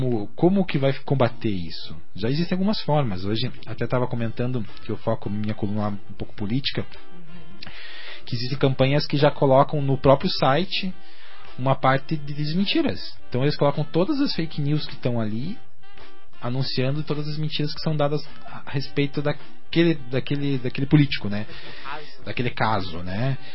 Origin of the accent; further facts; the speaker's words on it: Paranaguá, Paraná, Brazil; que eu sou bagrinho, sou de Paranaguá, e mantenho a minha ligação forte com a cidade, minha família ainda mora lá